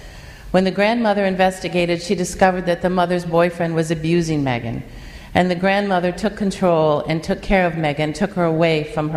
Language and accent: English; Mount Pleasant, Michigan, United States; When I was a little girl, I grew up in Mount Pleasant, Michigan with my mother and my two sisters. We were the only divorced family in town.